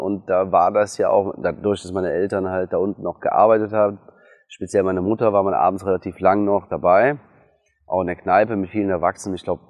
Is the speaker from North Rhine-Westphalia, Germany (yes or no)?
yes; Hürth, North Rhine-Westphalia, Germany; born there; Nein, ich bin in Hürth geboren. Also wir sind damals Hürth-Mülheim, um genau zu sein. Dann von da aus noch ein paar andere Dörfer rumherum. Und hier bin ich mit dem sechsten Lebensjahr sind wir hier eingezogen.